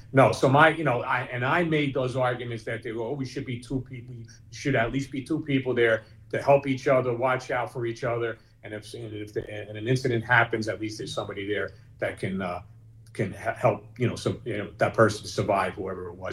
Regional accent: Newark, New Jersey, United States; And I rode buses in my day. I born and raised in Newark. I used to go to school taking a bus. I went to work on a bus.

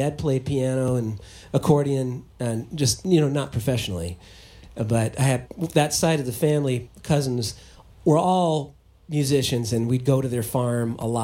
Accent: Oskaloosa, Iowa, United States; moved away as an adult; I'm from Oskaloosa, little town in kind of east of Des Moines.

